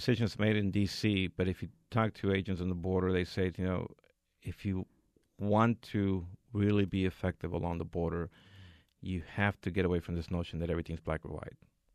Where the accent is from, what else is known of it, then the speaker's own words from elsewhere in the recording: El Paso, Texas, United States; back in the day when I was growing up in El Paso